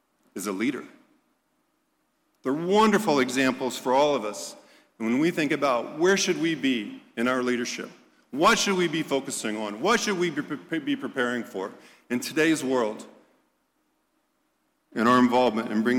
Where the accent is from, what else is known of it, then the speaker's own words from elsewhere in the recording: Dayton, Ohio, United States; I grew up in Dayton, Ohio, and some lovely folks here from Dayton.